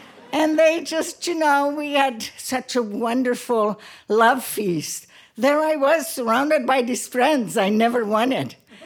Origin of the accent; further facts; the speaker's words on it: Brazil; I grew up in Brazil where it's really difficult not to be part of a group.